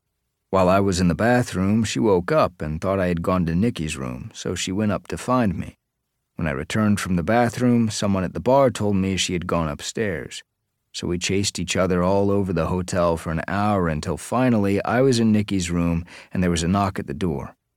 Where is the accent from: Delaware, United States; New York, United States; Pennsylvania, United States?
Pennsylvania, United States; Philadelphia; I had been in more than 50 cover bands in my hometown of Philadelphia, so I knew all the covers they did.